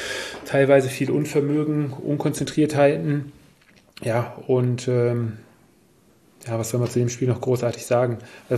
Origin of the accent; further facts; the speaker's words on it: Stuttgart, Baden-Württemberg, Germany; würde ich, glaube ich, sogar als Stuttgarter, kann man, glaube ich, so ganz gut mitnehmen